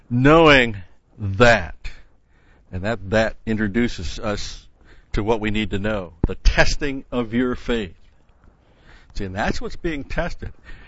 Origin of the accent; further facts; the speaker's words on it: New York, United States; Now, when I was growing up in the New York State school system, they had Regents tests that you had to pass at the end of every year.